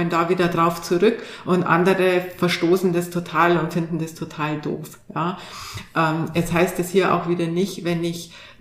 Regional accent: Bavaria, Germany; Also ich komme selber aus Bayern und da bewahrt man sehr die Trachtenvereine zum Beispiel

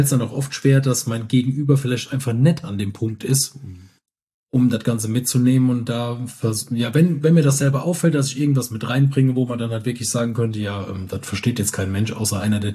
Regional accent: Rhineland-Palatinate, Germany; ich bin halt nur mal aus dem Westerwald und da haben wir sie mal halt am Button und am Datten

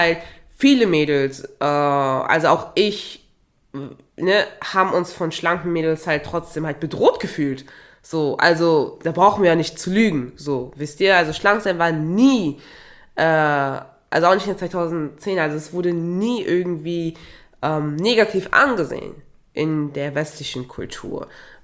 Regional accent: Togo; ich komme ja auch ursprünglich aus Togo

